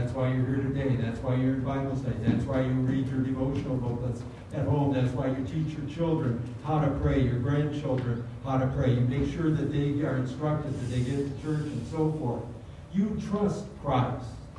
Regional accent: Minnesota, United States; my grandmother put one in each of our bedrooms when we were growing up in Minnesota.

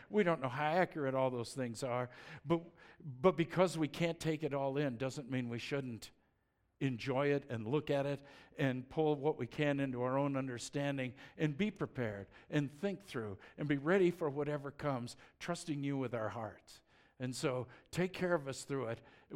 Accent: Boulder, Colorado, United States; I'm hoping to be mayor of Boulder. My hometown.

